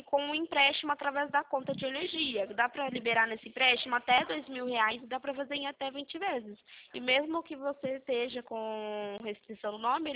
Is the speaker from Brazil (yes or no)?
yes; Sorocaba, São Paulo, Brazil; Aqui de Sorocaba.